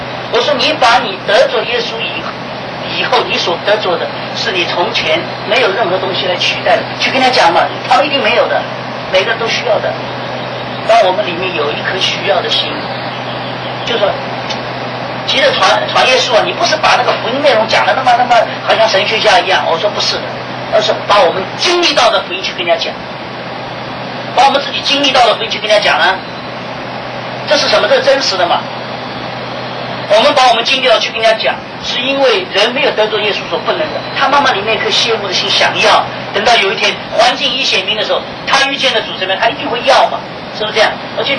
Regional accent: Taiwan; also born or lived in Shanghai, China / Thailand; 就像我生是生在中国，长是长在这个台湾，是不是？真正的工作是在泰国，所以我在泰国时间最久嘛。我说我13年在上海，19年在台湾，我有20多年时间在泰国。

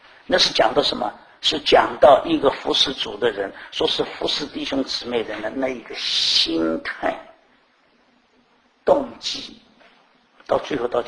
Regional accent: China; 我们中国人常常讲说，人不自私，天诛地灭。

